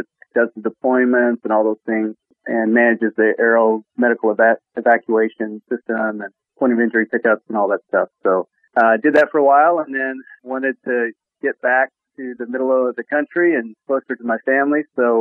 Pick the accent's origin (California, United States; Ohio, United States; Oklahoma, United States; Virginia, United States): Oklahoma, United States; Lindsay; Well, I grew up in rural Oklahoma. I grew up in Lindsay, went to my local high school and went to college here in the state